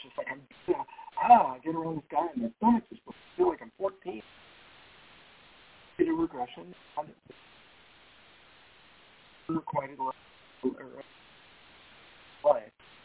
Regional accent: Texas, United States; I won't kill him back because I'm from Texas, and that's what we do.

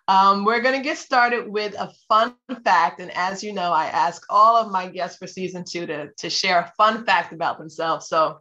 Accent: East Orange, New Jersey, United States; Kimberly is from my hometown, the city of East Orange, New Jersey.

